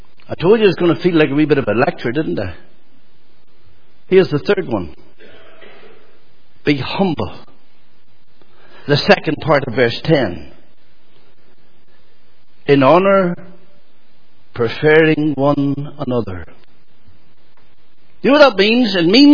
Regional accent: Ireland; I come from the Republic of Ireland. I'm from the south of Ireland. I was brought up in the backwoods on a 32-acre farm.

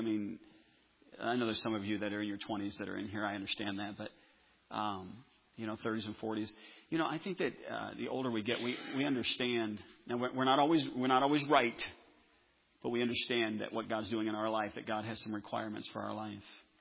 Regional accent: Sauk Village, Illinois, United States; growing up in Sauk Village, my dad was the pastor.

